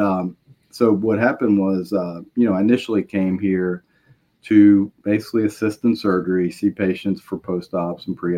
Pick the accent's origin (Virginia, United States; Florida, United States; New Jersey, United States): Virginia, United States; Richmond; I was from Richmond, Virginia, and grew up there.